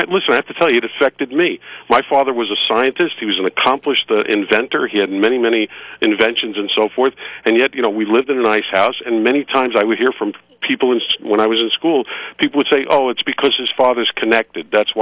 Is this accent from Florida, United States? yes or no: no; New Jersey, United States; first language Italian; also born or lived in Brooklyn; I'm literally first generation because both of my parents came from Italy. And when I was a kid, I was born in Brooklyn. I actually didn't speak English as a kid. But then when we moved to New Jersey